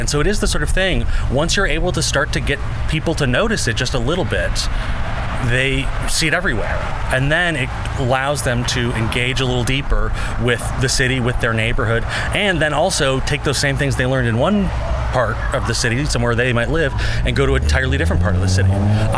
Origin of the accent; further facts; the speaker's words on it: St. Paul, Minnesota, United States; now in Chicago, United States; I grew up in St. Paul, Minnesota, which is amazing architecture, but it's small.